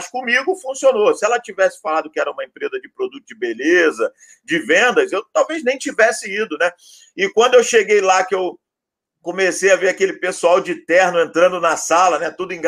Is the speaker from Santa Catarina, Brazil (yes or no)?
no; Rio de Janeiro, Brazil; Veja bem, eu sou aqui do Rio de Janeiro, né? Como boa parte das pessoas, eu sou de uma família assim muito pobre, né?